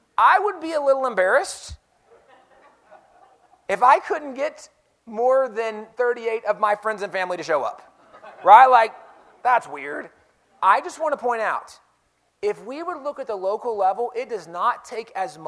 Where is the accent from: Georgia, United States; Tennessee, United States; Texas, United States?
Texas, United States; Fort Worth; I am from the Fort Worth, Dallas area.